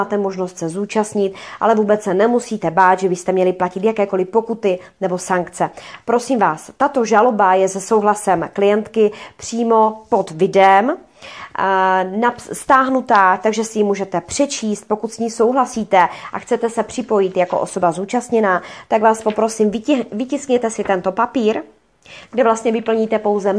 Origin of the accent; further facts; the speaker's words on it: Ostrava, Moravian-Silesian Region, Czechia; já třeba jsem z Ostravy